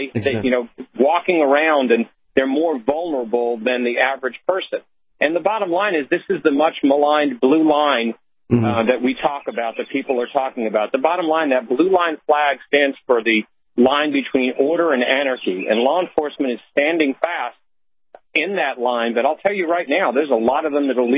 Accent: New York City, New York, United States; I grew up in the New York City of the 60s and 70s.

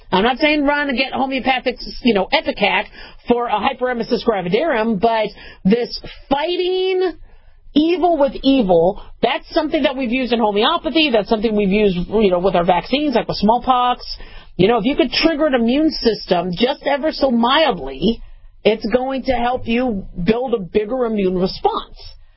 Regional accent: United States; Now, I, being an American and, you know, having my medical experience, I think vaccines are cool.

